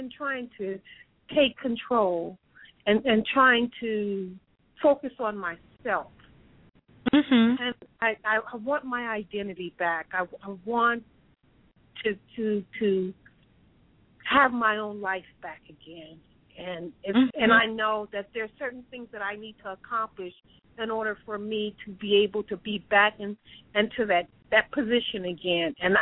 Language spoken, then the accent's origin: English; Atlanta, Georgia, United States; Hi, Ms. Blue. … I'm from Atlanta.